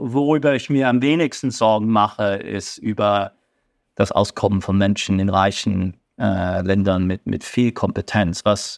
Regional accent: West Germany, Germany; Ich bin damit in Westdeutschland aufgewachsen.

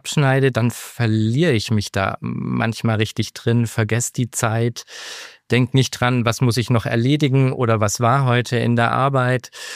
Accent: Ulm, Baden-Württemberg, Germany; also ich komme aus der Nähe von Ulm in Deutschland

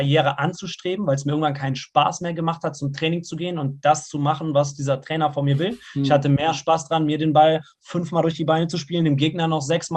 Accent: Siegen, North Rhine-Westphalia, Germany; von Siegen, wo ich herkomme, nach Hagen gefahren bin

